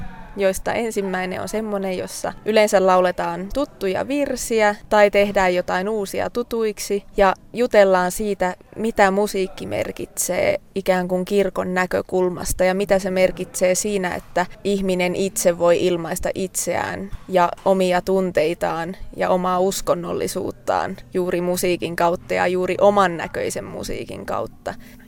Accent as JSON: {"language": "Finnish", "town": "Orivesi", "region": "Pirkanmaa", "country": "Finland", "also_born_or_lived": "Helsinki", "said": "Ja olen Orivedeltä kotoisin, mutta Helsingistä muutin tänne."}